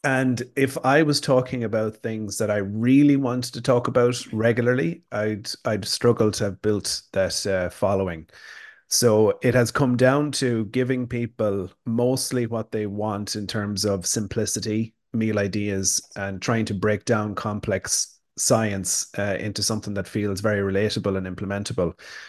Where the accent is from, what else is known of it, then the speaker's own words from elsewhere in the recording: Sligo, Connacht, Ireland; So I'm from Sligo in the west of Ireland